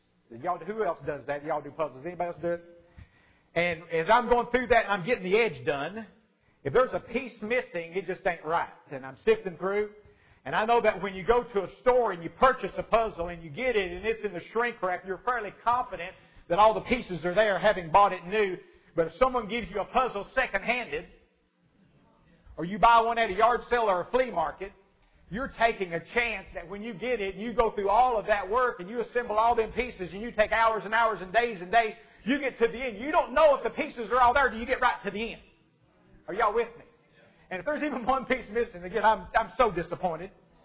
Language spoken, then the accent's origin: English; Kentucky, United States; I'm from Eastern Kentucky. I could really get by with it. Son of a bootlegger over in Eastern Kentucky.